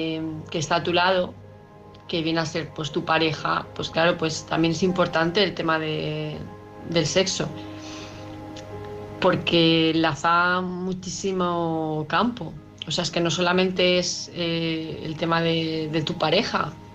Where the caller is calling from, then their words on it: Palma de Mallorca, Balearic Islands, Spain; de Palma de Mallorca